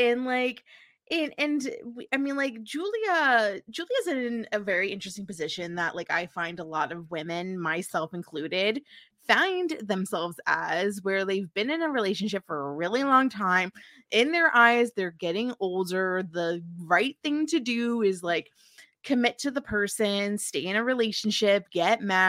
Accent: New Jersey, United States; I said I was from New Jersey and they were like, oh, is that like on the coast?

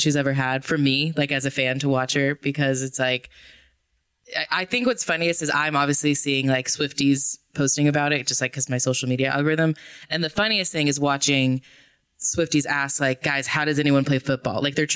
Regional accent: Dallas, Texas, United States; I mean, I grew up in Dallas.

